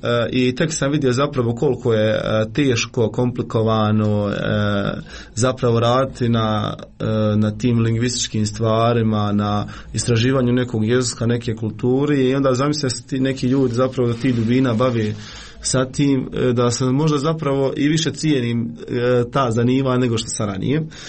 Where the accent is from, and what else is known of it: Miljevina, Republika Srpska, Bosnia & Herzegovina